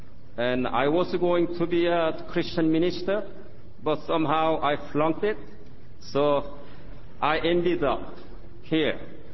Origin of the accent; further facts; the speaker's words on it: South Korea; English is a second language; moved away as an adult; now in United States; As you all know, that I'm from Korea myself. I came here when I was 30 years old. Now this is my 41st year since I came to USA.